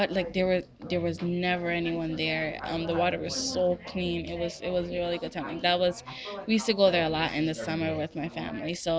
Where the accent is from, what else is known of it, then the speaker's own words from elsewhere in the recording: Puerto Rico; also born or lived in Dominican Republic; I'm originally from Puerto Rico and Dominican Republic.